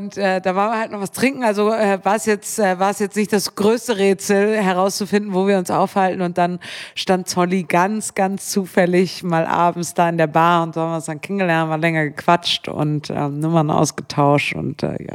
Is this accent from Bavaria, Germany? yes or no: no; Bremen, Germany; ich bin in Bremen aufgewachsen